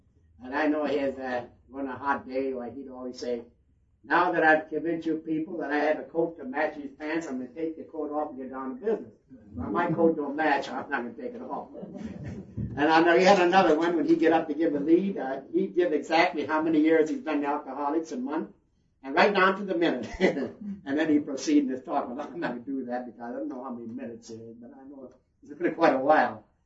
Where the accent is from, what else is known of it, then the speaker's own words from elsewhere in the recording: Akron, Ohio, United States; born there; That's where I was raised at. I was born in Akron, and my father being a minister, the three older boys, including me, we started getting kind of rotten in Kenmore.